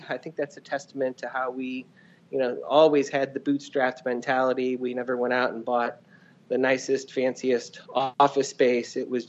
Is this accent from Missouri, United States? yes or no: yes; St. Louis, Missouri, United States; in my hometown of St. Louis, Missouri, which is right in the middle of the United States, a little bit south of Chicago.